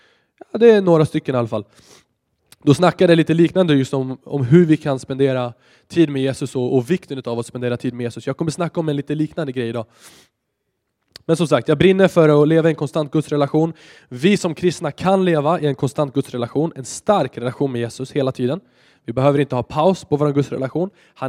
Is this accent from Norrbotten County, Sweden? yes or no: no; Stockholm, Stockholm County, Sweden; 22 år gammal. Jag leder outreach, jag är från Stockholm